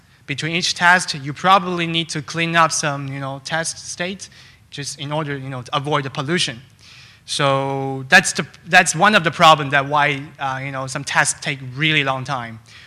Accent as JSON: {"language": "English", "town": "Toronto", "region": "Ontario", "country": "Canada", "said": "I'm from Toronto."}